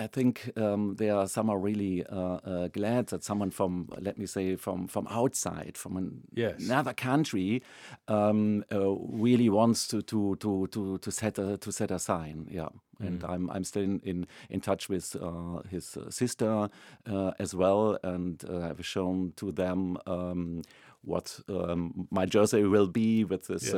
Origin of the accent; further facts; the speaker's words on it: Düsseldorf, North Rhine-Westphalia, Germany; in my hometown in Düsseldorf, there is 30 degrees.